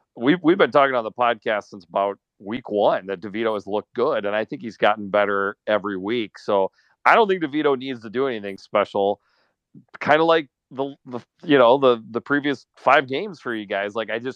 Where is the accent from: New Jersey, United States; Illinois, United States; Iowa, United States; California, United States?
Iowa, United States; But by the way, growing up in Eastern Iowa, I know a ton of Iowa Hawkeye and Chicago Bears fans.